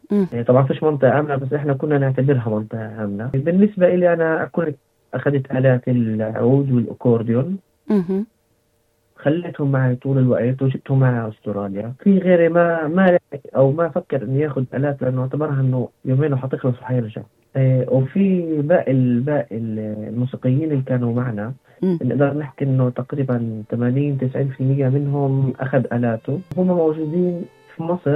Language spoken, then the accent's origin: Arabic; Gaza Strip, Palestine; صراحة خارج قطاع غزة ما ولا مرة، لأنه هذه أول مرة إنه إحنا نطلع من فلسطين كلها.